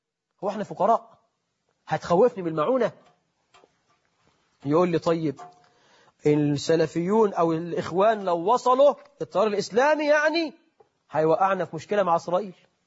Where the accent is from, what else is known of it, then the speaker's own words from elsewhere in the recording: Egypt; قلت له رايح أتفرج زي الناس، هو أنا مش من مصر ولا إيه؟